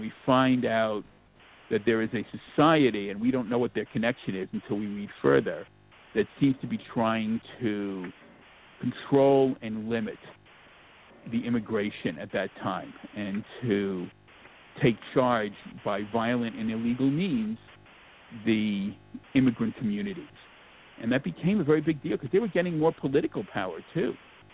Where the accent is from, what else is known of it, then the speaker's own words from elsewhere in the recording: New York City, New York, United States; And that's, you just kind of accept that growing up in New York.